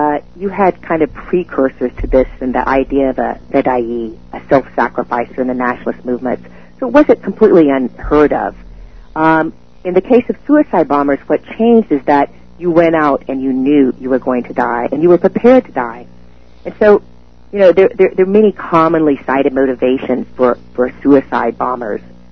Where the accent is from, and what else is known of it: the South, United States